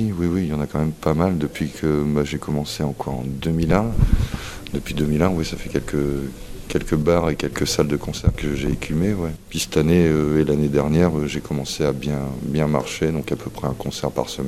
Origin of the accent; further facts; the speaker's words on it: Pleumeur-Bodou, Brittany, France; Je suis de Pleumeur, ouais, de L'Omner plus exactement.